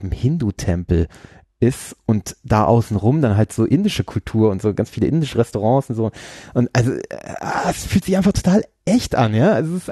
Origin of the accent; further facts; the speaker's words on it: Frankfurt, Hesse, Germany; wir sind auch damit aufgewachsen im Endeffekt, dass wir uns durchs Bahnhofsviertel bewegen und dass wir da zwischen Junkies herumlaufen